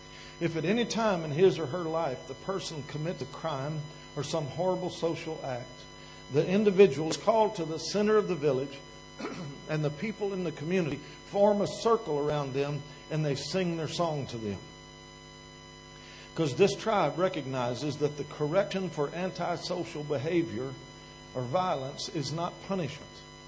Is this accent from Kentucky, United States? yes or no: yes; Kentucky, United States; born there; I was born in Kentucky. I came from deep roots and tangled limbs.